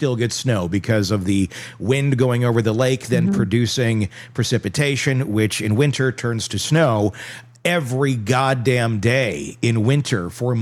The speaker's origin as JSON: {"language": "English", "region": "Wisconsin", "country": "United States", "said": "Because we're from Wisconsin, which you think, oh, it's pretty similar"}